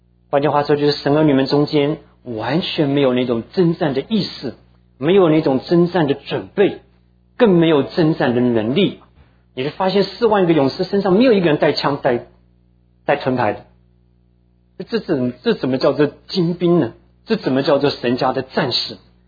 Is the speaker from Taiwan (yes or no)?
yes; Taiwan; now in United States; 所以我小的时候在台湾长大，我父母亲都当然也在这里啊。